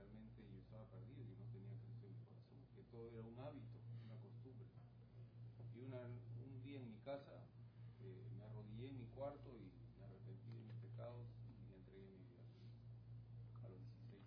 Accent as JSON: {"language": "Spanish", "country": "Peru", "tie": "born there", "said": "nací en Perú."}